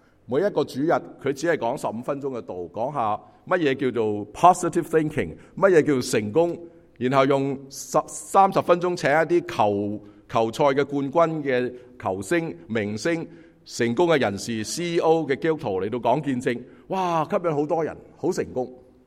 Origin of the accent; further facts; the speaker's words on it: Guangdong, China; 可能我哋广东人都系咧已经系移民咗好耐啊